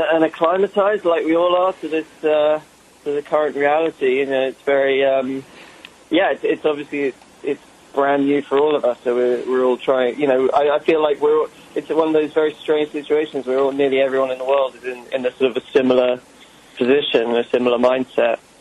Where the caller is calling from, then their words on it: Santa Monica, California, United States; I'm in Santa Monica, Los Angeles.